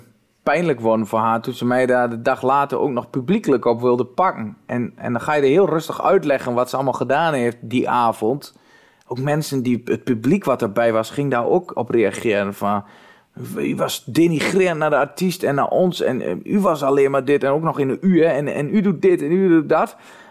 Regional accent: Overijssel, Netherlands; ik kom wel uit Twente

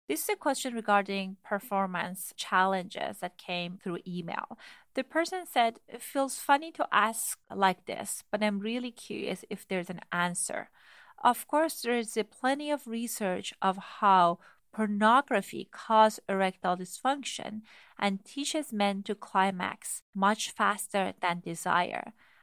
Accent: Iran; I grew up in Iran.

